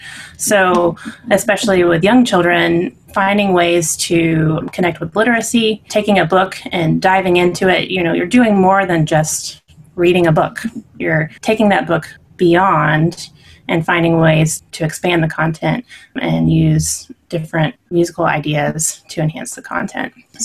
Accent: Chattanooga, Tennessee, United States; also born or lived in North Carolina / Florida / Texas; Well, I grew up here in Chattanooga, but then when I went away to college, I ended up in North Carolina. And then I pursued my graduate degree at Florida State University. And then from there, I ended up in Texas

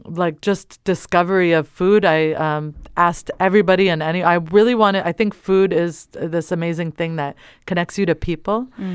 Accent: East Coast, United States; now in Bay Area, United States; I grew up on the East Coast, so I didn't know what a vegetable was until I moved to the Bay Area.

